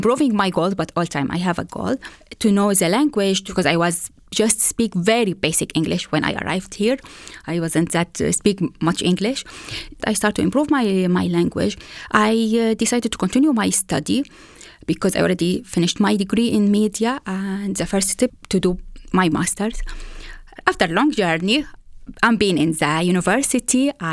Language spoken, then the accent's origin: English; Syria; English is a second language; moved away as an adult; now in United Kingdom; I'm from Syria. I arrived to England in 2015 as a refugee, and the journey, it wasn't that easy.